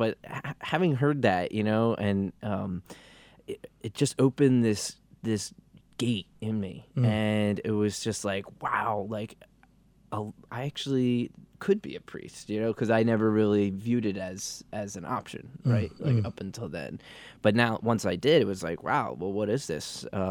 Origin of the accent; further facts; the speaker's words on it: Lansdale, Pennsylvania, United States; Well, I'm from the Lansdale, North Wales, outside of Philadelphia area, and grew up, went to Mary Mother Redeemer Catholic school, so it was great.